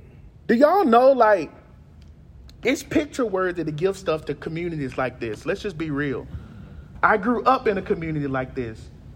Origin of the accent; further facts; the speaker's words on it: Florida, United States; Well, I'm from Florida.